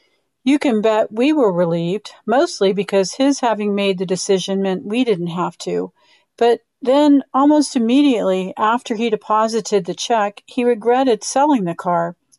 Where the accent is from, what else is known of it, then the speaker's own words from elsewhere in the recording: Dodge City, Kansas, United States; For HPPR Radio Readers … from Dodge City, Kansas.